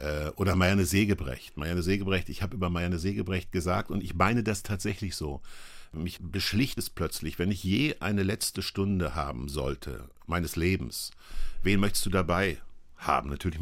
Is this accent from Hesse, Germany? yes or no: yes; Kassel, Hesse, Germany; in eine Weinstube ein in Kassel, wo ich groß geworden bin.